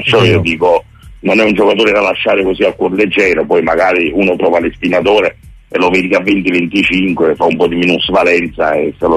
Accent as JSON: {"language": "Italian", "town": "Naples", "region": "Campania", "country": "Italy", "said": "Gian Jesus, come appunto diciamo noi appunto napoletani, si sta allenando in questo momento a Castelvolturno."}